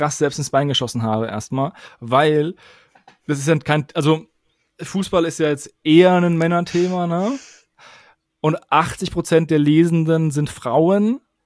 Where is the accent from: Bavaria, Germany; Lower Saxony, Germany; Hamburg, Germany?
Bavaria, Germany; Würzburg; Ich komme aus Würzburg.